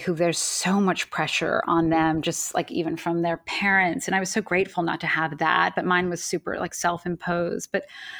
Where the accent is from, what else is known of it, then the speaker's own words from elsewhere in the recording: Manhattan, New York, United States; I grew up in Manhattan, and I, on the Upper East Side, I went to an all-girls school, and I was there until eighth or ninth grade.